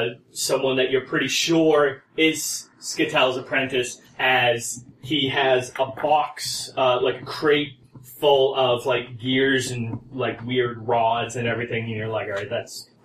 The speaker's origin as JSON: {"language": "English", "region": "New England", "country": "United States", "said": "Yeah, I'm from New England, so that's how we do."}